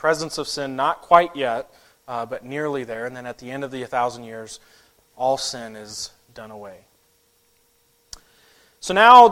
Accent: Utah, United States; I was born and raised in Utah, and they have a statement that says that who God is, we may someday become.

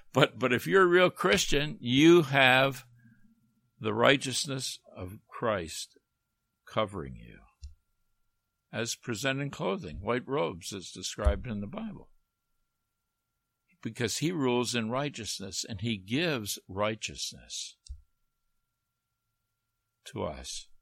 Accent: Canada; I grew up in Canada, and that was, we were under the Queen.

